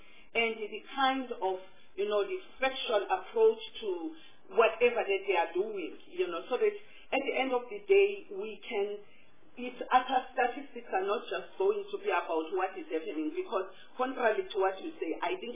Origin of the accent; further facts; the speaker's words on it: KwaZulu-Natal, South Africa; we have a lot of in KwaZulu-Natal, I'm from KwaZulu.